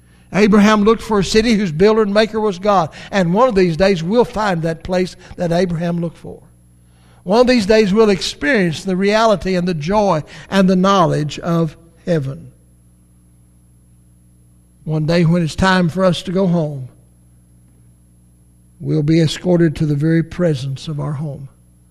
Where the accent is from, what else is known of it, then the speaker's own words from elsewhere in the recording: United States; I'm an American, and I have citizenship also in heaven.